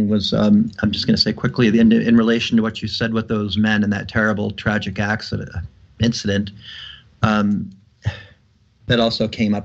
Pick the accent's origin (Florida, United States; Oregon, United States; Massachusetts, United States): Massachusetts, United States; Boston; went to college in Boston, my hometown.